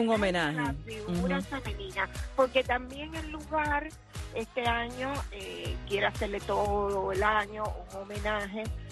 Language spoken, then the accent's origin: Spanish; Camagüey, Cuba; yo soy cubana, de pura cepa, camagüeyana, además, de lo que estoy súper orgulloso.